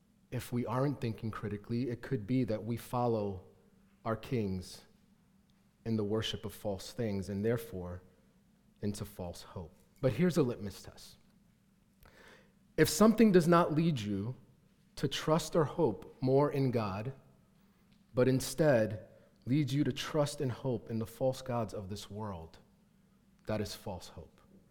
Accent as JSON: {"language": "English", "region": "New York", "country": "United States", "said": "and I was telling her I was from New York."}